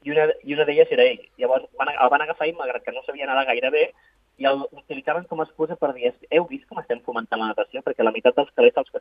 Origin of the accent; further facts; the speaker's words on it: Sabadell, Catalonia, Spain; Jo soc de Sabadell, aquí tocant a Barcelona